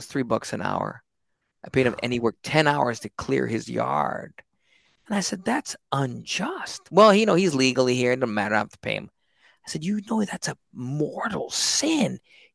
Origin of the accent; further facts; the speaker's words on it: Texas, United States